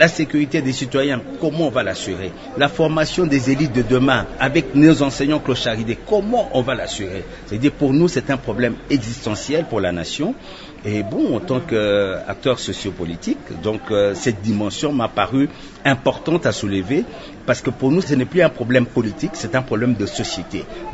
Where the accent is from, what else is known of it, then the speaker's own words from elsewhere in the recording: DR Congo; en tant que Congolais, soucieux de l'avenir de notre pays